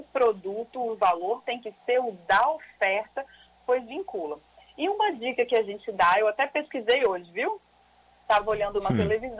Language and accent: Portuguese; Brazil; como bom brasileiro que é